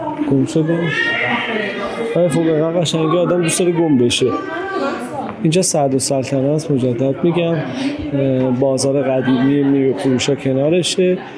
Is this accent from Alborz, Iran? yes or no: yes; Karaj, Alborz, Iran; تا میفهمیدن که مثلا من از کرج اومدم